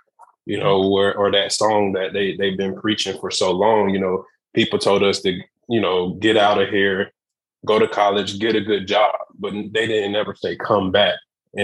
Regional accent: Eatonville, Florida, United States; So growing up in Eatonville, we were all a family.

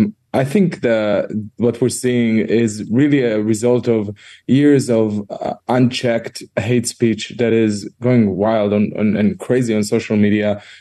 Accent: Israel; English is a second language; also born or lived in United States; Yeah, I lived in America for a few years, and I'm originally from Israel.

